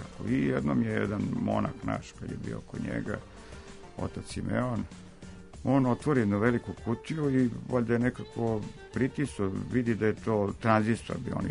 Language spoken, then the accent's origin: Serbian; Belgrade, Serbia; ja sam iz Beograda, iz Jugoslavije, to je bilo davno.